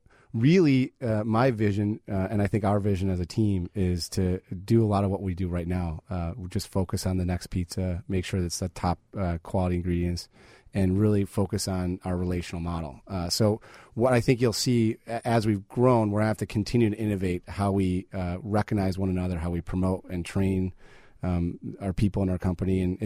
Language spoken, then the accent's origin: English; Chicago, Illinois, United States